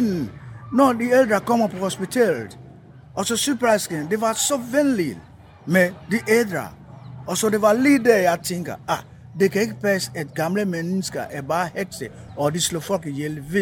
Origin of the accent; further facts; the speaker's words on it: Ghana; now in Denmark; da jeg var lille i Ghana